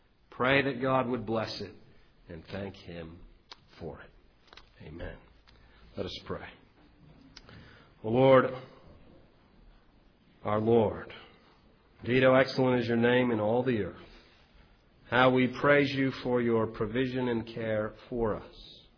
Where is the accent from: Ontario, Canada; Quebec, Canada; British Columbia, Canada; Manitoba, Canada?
Ontario, Canada; I'm from Canada and in southwestern Ontario.